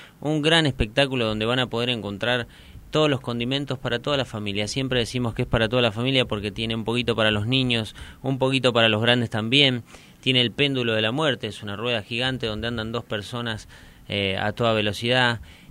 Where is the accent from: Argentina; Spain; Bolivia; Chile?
Argentina; Yo soy argentino.